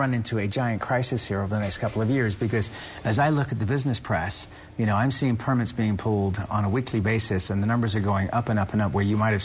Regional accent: England, United Kingdom; moved away; I came from England

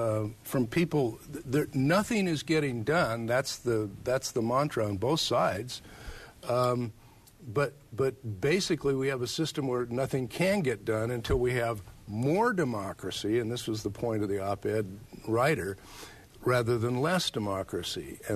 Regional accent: United States; There was more trust as a kid in the 1950s growing up in America.

